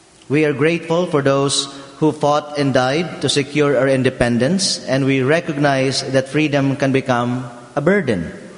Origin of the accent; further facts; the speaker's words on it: Philippines; And where I came from, in my home country in the Philippines, the yoke is made of wood fashioned by the farmer. I came from an agricultural family.